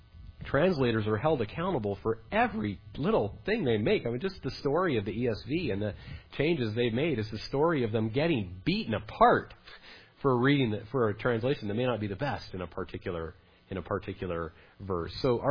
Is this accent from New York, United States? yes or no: no; Idaho, United States; This is at a place in my hometown, a wonderfully known, named North Tourist Park. We're very clever up there in Idaho. I drove by this hundreds, thousands of times when I was a kid.